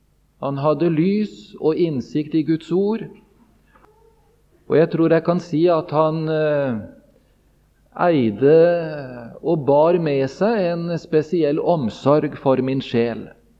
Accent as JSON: {"language": "Norwegian", "town": "Sarpsborg", "region": "Østfold", "country": "Norway", "said": "Jeg kommer opprinnelig fra Sarpsborg og ble omvendt til Gud og opplevde frelse da jeg var 16,5 år gammel."}